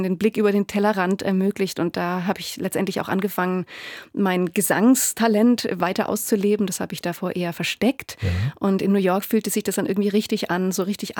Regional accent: Germany; Und ich als Deutsche bekommt man irgendwie andere Werte vermittelt im Normalfall.

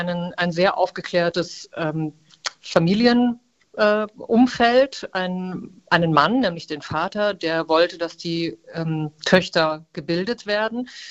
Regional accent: West Germany, Germany; Ich komme aus dem Westen, also es ist alles nur Angelesenes, was ich über die DDR weiß.

